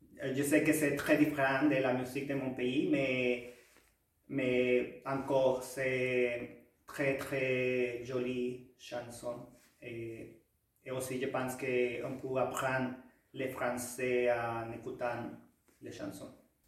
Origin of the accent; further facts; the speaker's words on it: Guanajuato, Mexico; French is a second language; moved away as an adult; now in Canada; je viens du Mexique et j'ai 31 ans et je demeure ici au Québec depuis janvier passé 2020, donc ça fait déjà un an, 3 mois. Et je suis un travailleur étranger. Guanajuato, c'est comme un centre